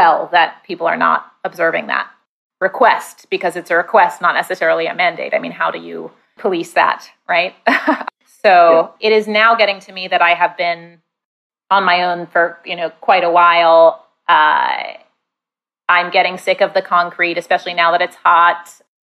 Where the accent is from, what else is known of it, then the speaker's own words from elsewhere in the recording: New York City, New York, United States; But I will say, as a New Yorker, I feel oddly disconnected from the rest of New York.